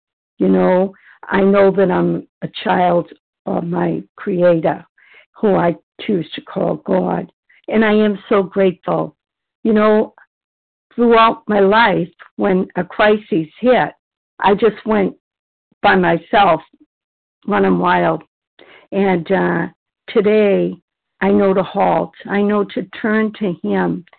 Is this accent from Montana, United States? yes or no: no; Massachusetts, United States; a compulsive overeater, and I'm from Massachusetts.